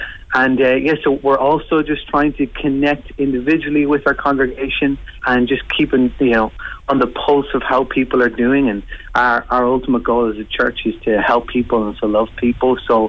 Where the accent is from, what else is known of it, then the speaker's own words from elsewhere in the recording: Newbridge, Leinster, Ireland; now in Dublin, Ireland; Our first one, original location, is in Newbridge in County Kildare, in my hometown.